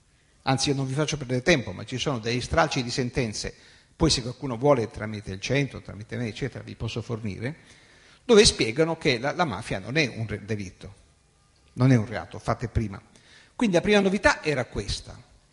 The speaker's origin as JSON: {"language": "Italian", "region": "Apulia", "country": "Italy", "lives_now": "Turin, Italy", "said": "Io sono meridionale pugliese, non sono siciliano, tutti sono perfetti, ma vivo da moltissimi anni a Torino"}